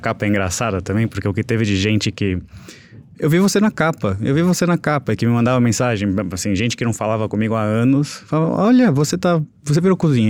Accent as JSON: {"language": "Portuguese", "country": "Brazil", "said": "Eu sou brasileiro. Eu tenho ascendência italiana, mas minha família é praticamente uma Nações Unidas, assim."}